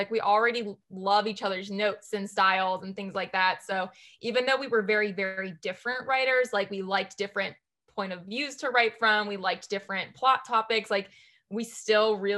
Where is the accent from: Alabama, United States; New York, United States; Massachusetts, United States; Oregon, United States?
New York, United States; I'm such a New Yorker at heart. I'm like, everyone down here is like, talk slower all the time. I always get yelled at for talking so fast.